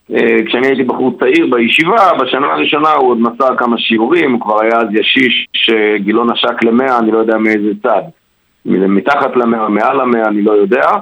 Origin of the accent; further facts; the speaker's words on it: Bnei Brak, Tel Aviv District, Israel; אני גדלתי בבני ברק, למדתי בישיבת פונוביץ' ובעוד ישיבות